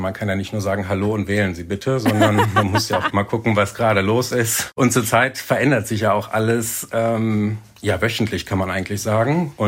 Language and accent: German; Germany; also born or lived in United States; now in San Francisco Bay Area, United States; Ich bin in den USA geboren, bin daher ein Doppelstaatler. Meine Eltern sind deutsch. Ich bin in Deutschland aufgewachsen, lebe jetzt aber seit einigen Jahren wieder in den USA, in Kalifornien, in der San Francisco Bay Area.